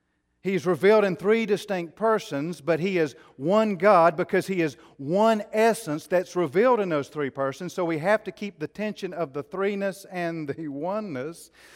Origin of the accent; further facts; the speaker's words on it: Asheville, North Carolina, United States; born there; I was born in Asheville in 1958. I grew up as a kid in a certain neighborhood with certain friends.